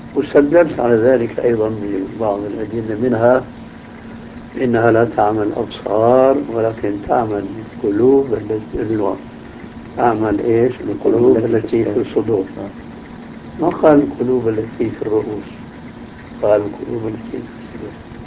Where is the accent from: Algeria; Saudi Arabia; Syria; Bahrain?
Syria; Damascus, Damascus Governorate; عندنا في دمشق ماء يسمى بماء الفيجي